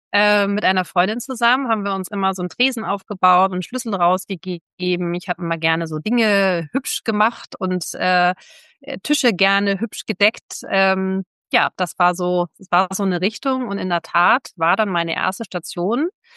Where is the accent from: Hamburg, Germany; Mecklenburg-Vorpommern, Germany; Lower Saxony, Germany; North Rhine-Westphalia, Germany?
Hamburg, Germany; born there; now in St. Peter-Ording, Germany; ich wohne in St. Peter-Ording, also ganz im Norden von Schleswig-Holstein, bin gebürtige Hamburgerin, sehr verbunden mit Norden und Nordsee